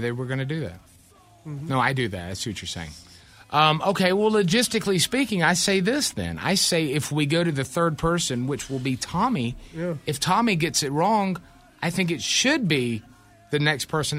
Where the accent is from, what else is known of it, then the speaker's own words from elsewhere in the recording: the South, United States; I'm from the South.